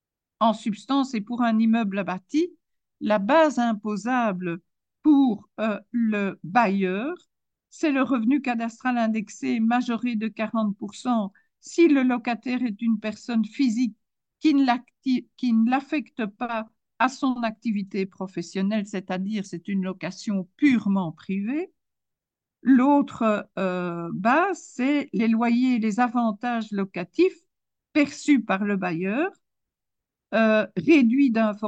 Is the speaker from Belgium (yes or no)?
yes; Belgium; si la question devait se poser chez nous en Belgique pour les administrateurs de sociétés